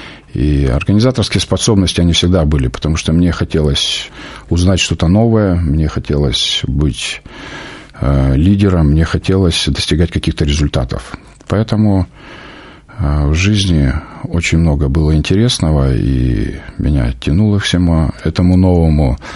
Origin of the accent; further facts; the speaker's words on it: Far East, Russia; born there; Я родился на Дальнем Востоке 50 лет назад, 5 октября.